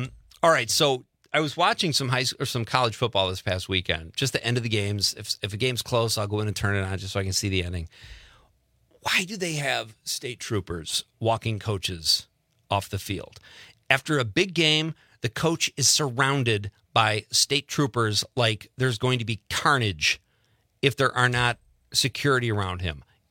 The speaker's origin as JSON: {"language": "English", "town": "Lockport", "region": "Illinois", "country": "United States", "tie": "born or raised there", "said": "I'm born and raised in Lockport, Illinois, and lived in many states."}